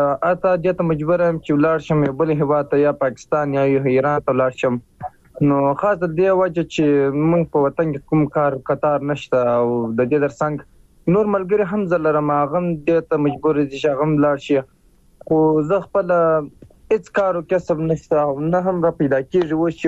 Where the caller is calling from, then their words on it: Musa Qala, Helmand, Afghanistan; زه په هلمند کې یم. په هلمند کې په مساکلا ولسوالۍ کې یم.